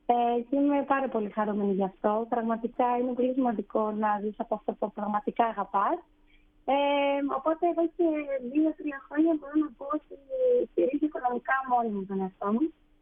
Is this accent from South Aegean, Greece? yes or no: no; Crete, Greece; Αλλά δυστυχώς, επειδή είμαι από την Κρήτη